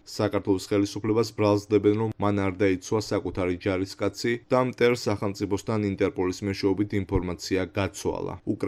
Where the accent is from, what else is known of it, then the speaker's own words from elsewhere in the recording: Sukhumi, Abkhazia, Georgia; რადგან მე თვითონ სოხუმიდან ვარ.